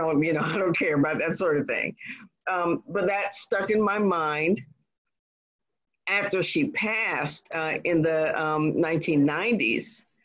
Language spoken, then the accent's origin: English; Kentucky, United States; born there; also born or lived in Texas / Washington; So I was born in Kentucky on the military base there, and we lived in several other installations in Texas, and most of a good bit of the traveling time that I had was in the state of Washington.